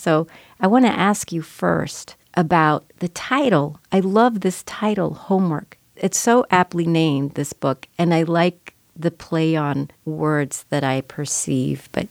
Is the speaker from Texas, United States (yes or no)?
yes; Laredo, Texas, United States; I'm actually from Laredo, Texas. That's on the border.